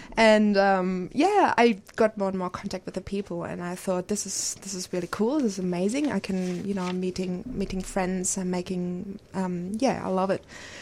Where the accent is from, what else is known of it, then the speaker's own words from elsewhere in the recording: Germany; moved away as an adult; Yes, so I'm originally from Germany. I came here 8 years ago and, just arrived as, you know, just a normal backpacker and just lived in a couple of families.